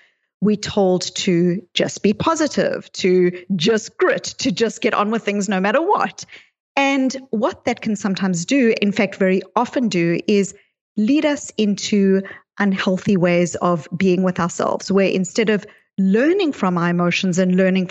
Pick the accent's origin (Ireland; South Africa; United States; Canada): South Africa; So I became interested in these ideas when I grew up in South Africa. I was born into apartheid South Africa